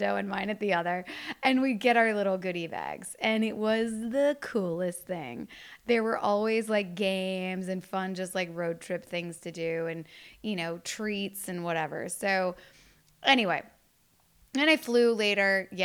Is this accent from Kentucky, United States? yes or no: yes; Kentucky, United States; I grew up in Kentucky.